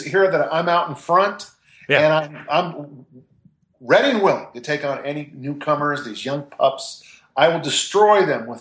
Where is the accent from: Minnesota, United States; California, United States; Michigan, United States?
California, United States; born there; now in Utah, United States; I was born in California. I live in Utah.